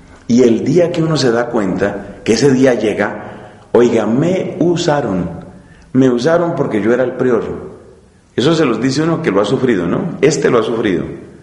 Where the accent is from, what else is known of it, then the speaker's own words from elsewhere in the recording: Dominican Republic; en mi país la frase es esa. No, ya, yo creo que cada uno ya es maduro, cada uno ya sabe cómo es la vida dominicana